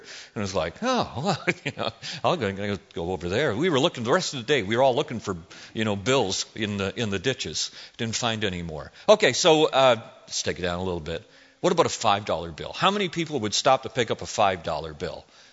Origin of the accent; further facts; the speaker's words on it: Canada; You know, I'm originally from Canada, and, you know, in Canada they got rid of all the pennies